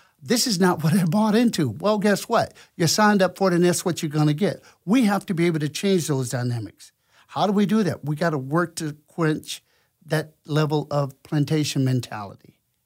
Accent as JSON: {"language": "English", "region": "Arkansas", "country": "United States", "tie": "born or raised there", "said": "I'm 67, born and raised in Arkansas."}